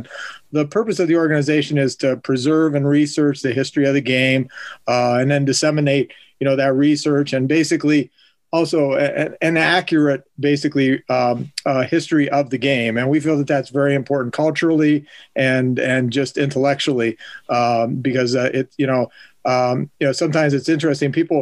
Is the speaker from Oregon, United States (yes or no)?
no; Canton, Ohio, United States; I grew up in Canton. Actually, I literally grew up within walking distance of the Hall of Fame.